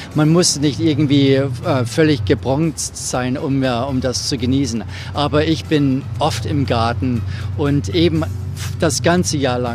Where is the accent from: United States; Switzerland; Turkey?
United States; Cincinnati, Ohio; German is a second language; also born or lived in Los Angeles / Houston / Germany; now in Florida, United States; Ich komme aus dem Staat Ohio, in Cincinnati, habe aber auch in Los Angeles gewohnt und in Houston, Texas und dann eben halt auch in Deutschland eine Zeit lang, als ich dort studiert habe.